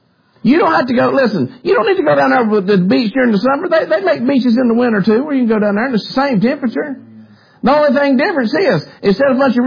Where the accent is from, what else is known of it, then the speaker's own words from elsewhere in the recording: Bronx, New York, United States; And they always from up north, too, by the way. We're from the Bronx.